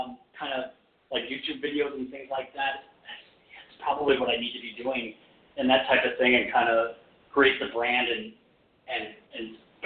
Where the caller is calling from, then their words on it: Las Vegas, Nevada, United States; Hi, this is … I'm in Las Vegas.